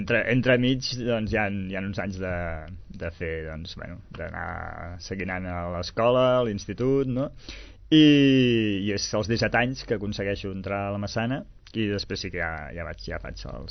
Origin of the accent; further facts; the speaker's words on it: Sabadell, Catalonia, Spain; vaig néixer aquí a Sabadell i bueno, la veritat és que he estat més o menys per aquí a Sabadell tota la vida, no? Sí que m'he mogut per molts països i no paro de viatjar, però tinc la meva base d'acció està aquí a Sabadell.